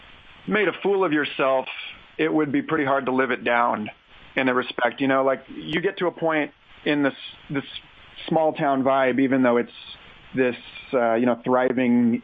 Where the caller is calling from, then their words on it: Boulder, Colorado, United States; I'm back up in Boulder, Colorado, temporarily, but living in Austin, Texas these days.